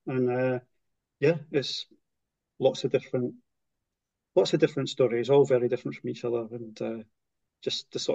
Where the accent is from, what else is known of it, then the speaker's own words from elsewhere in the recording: Edinburgh, Scotland, United Kingdom; also born or lived in Glasgow; I was born in Glasgow, moved to Edinburgh when I was very young